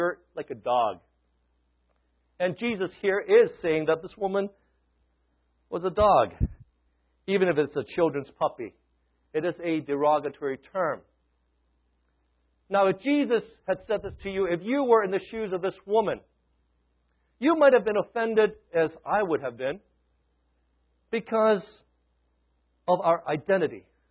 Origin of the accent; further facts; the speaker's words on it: Hong Kong; When I was growing up in Hong Kong, we had all these dogs running around.